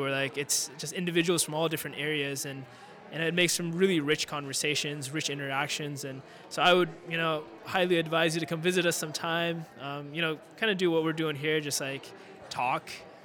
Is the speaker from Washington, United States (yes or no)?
yes; Auburn, Washington, United States; I mean, when I was growing up in high school, and I grew up in Auburn, Washington. So when I went to high school, I was, I think, the only Muslim there.